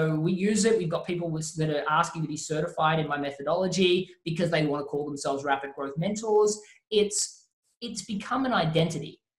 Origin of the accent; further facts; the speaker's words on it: Australia; moved away as an adult; now in United States; I was terrified moving from Australia to the US, and you guys kind of speak the same language.